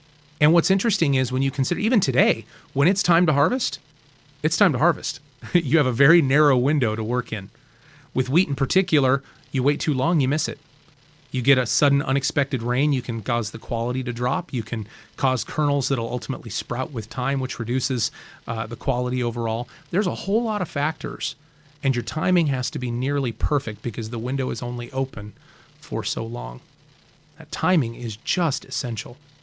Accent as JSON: {"language": "English", "town": "Spokane", "region": "Washington", "country": "United States", "tie": "born or raised there", "said": "I grew up in the Spokane area, and just south of Spokane, there's an area, a little region of southeastern Washington that's known as the Palouse."}